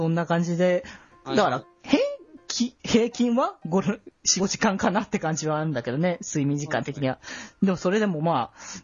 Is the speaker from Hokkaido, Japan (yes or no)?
no; Aichi, Japan; 基本地元は愛知だったんだけど、